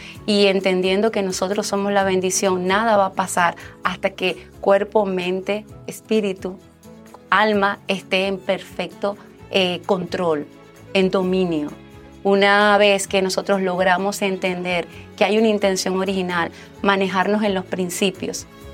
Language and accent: Spanish; Venezuela; now in Miami, United States; Yo soy venezolana. Tengo desde el 2014, vine a vivir aquí a Estados Unidos, a Miami.